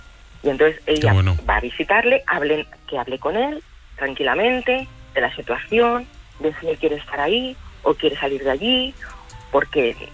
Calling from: Madrid, Community of Madrid, Spain; de Madrid.

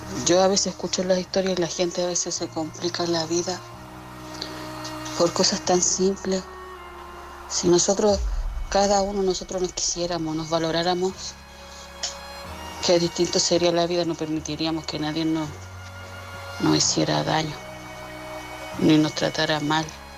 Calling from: Madrid, Community of Madrid, Spain; corresponsal de Madrid.

